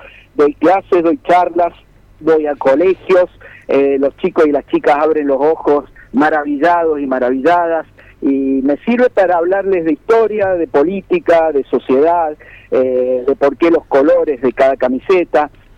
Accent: Mendoza, Argentina; now in Córdoba, Argentina; vos sabés que yo vivo en Córdoba, pero soy mendocino

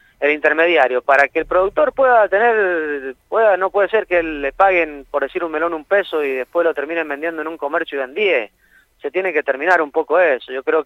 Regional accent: Jocolí, Mendoza, Argentina; lo vengo viendo desde chico, desde que viví en Jocolí, que uno siempre va a Mendoza y le dicen, ¿de dónde venís?

